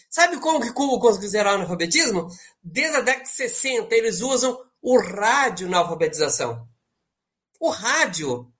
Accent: Tomazina, Paraná, Brazil; born there; ou lá em Tomazina, aí no Norte Velho do Paraná, onde eu nasci, perto ali no Ribeirão da Anta, onde eu nasci.

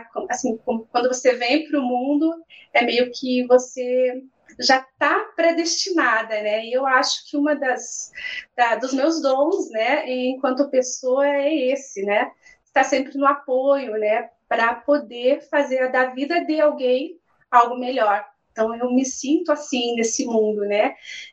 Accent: Paraná, Brazil; born there; eu sou paranaense, sou da terra do pé vermelho, nasci numa cidade pequena no norte do Paraná

